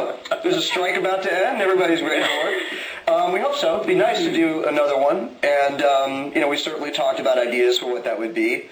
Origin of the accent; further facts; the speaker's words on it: United Kingdom; now in United States; That's right. I am a Brit. Yeah, that's true.